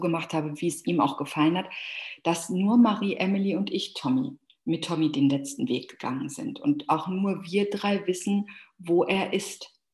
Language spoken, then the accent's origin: German; Dortmund, North Rhine-Westphalia, Germany; Wir kommen beide aus Dortmund